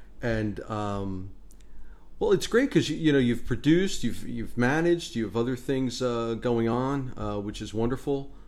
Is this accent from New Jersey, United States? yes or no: yes; New Jersey, United States; I never played Ghost in a Graveyard as a kid. I never, and I'm from Northern New Jersey. Never did it.